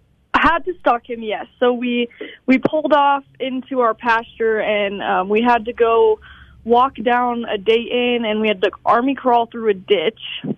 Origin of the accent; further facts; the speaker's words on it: Ordway, Colorado, United States; Okay, I am from Ordway, Colorado, which is a small town in southeast Colorado. And a lot of who I am comes from where I grew up. I grew up on a farm and a ranch